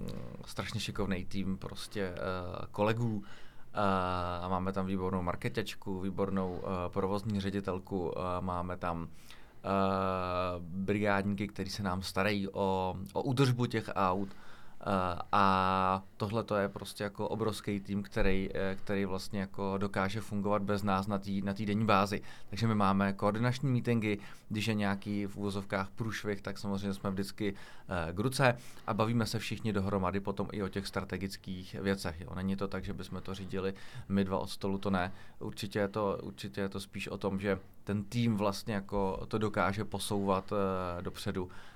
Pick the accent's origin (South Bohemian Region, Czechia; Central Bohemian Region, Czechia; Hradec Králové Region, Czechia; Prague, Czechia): South Bohemian Region, Czechia; České Budějovice; já jsem z Budějovic se podíval až na Moravu, já jsem studoval 5 let ve Zlíně na Univerzitě Tomáše Bati, obor marketing management.